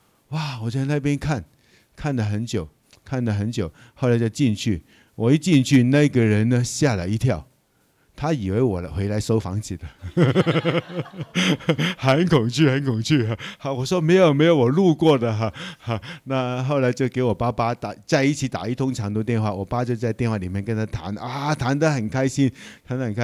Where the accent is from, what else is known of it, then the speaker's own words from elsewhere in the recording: Hong Kong; now in Taichung, Taiwan; 让我爸爸去到香港，然后去到香港，我在香港出生，又有机会我读到一个学校，那个学校是基督教的学校，又有机会在那边就成长，然后一步一步，哎，就也来到台湾读书，